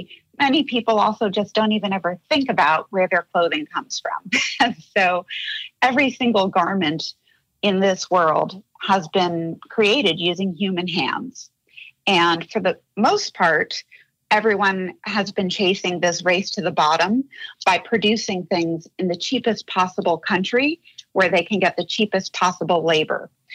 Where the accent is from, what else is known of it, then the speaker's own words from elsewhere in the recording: Puerto Rico; Yeah, well, I'm a Puerto Rican from the B